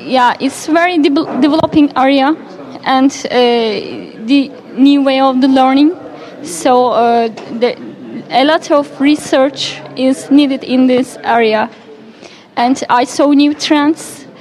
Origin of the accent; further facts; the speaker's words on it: Turkey; English is a second language; PhD student at Anadolu University. I'm coming from Turkey